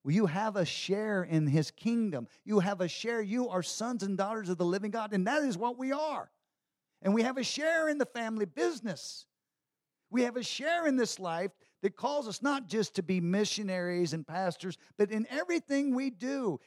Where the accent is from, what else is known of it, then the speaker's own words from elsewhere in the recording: Texas, United States; I could handle the pain. I think I'm a Texan. I'm like you. Yeah, I can handle pain.